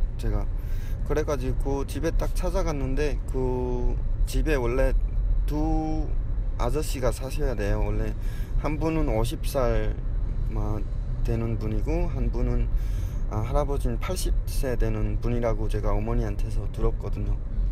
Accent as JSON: {"language": "Korean", "country": "North Korea"}